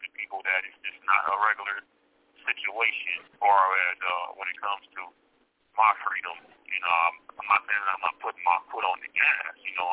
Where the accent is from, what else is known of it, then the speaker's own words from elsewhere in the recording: Florida, United States; You know, I'm from Florida, you know, so I'm a native of Florida.